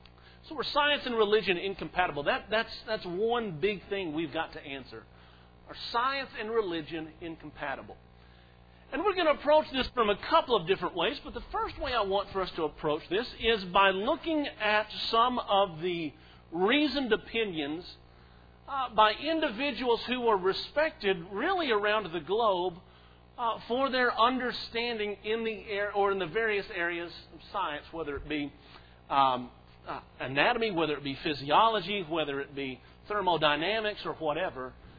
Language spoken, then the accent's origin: English; Arkansas, United States; I'm from Arkansas.